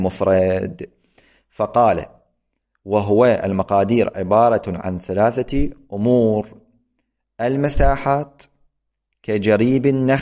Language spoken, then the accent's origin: Arabic; Iraq; نحن عندنا في العراق